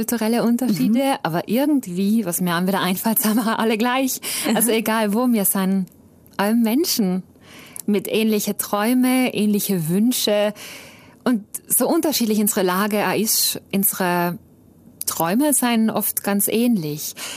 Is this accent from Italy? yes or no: yes; Trentino-Alto Adige, Italy; Also Südtirol ist meine Heimat, da ist meine Familie.